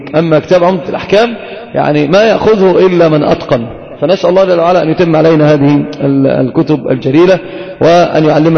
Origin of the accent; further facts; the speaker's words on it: Egypt; والنسب اشتهر في العوام عندنا في مصر بالذات، النسب هي الزواج، وهذا ليس فصيحا.